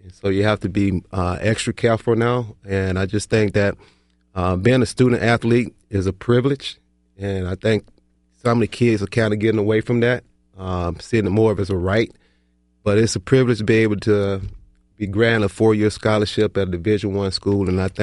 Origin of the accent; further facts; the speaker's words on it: Waterloo, South Carolina, United States; I'm originally from South Carolina, you know, a small town called Waterloo and a baby of nine kids.